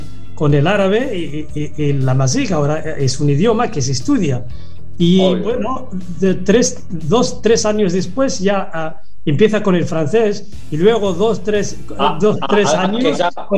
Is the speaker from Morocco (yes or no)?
yes; Morocco; Sí, por supuesto. Yo lo hablo porque soy del norte de Marruecos.